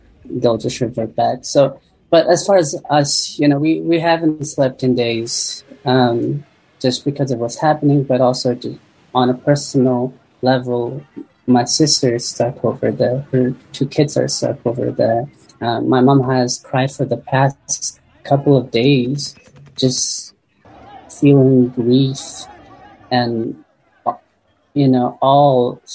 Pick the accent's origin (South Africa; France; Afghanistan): Afghanistan; also born or lived in Pakistan; now in United States; I'm originally from Afghanistan. I came here as a refugee back my family and I, we fled Afghanistan during the Civil War. And then, you know, we lived in Pakistan for a while. Then we came to the United States as refugees.